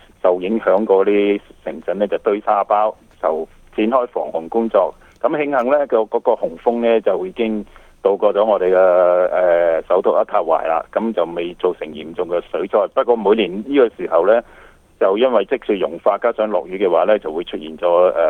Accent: Canada; 其實我哋身為加拿大人咧，覺得無可奈何

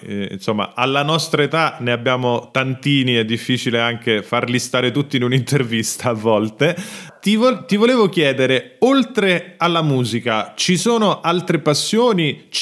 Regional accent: Rome, Lazio, Italy; visto che siamo entrambi di Roma

